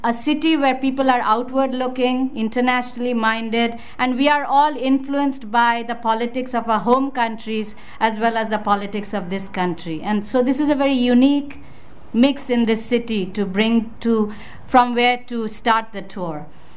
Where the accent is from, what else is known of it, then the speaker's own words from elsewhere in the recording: New York City, New York, United States; now in India; recently moved to India last year, and I'm going back and forth. So when asked who I am, I often say I'm half Indian and half New Yorker.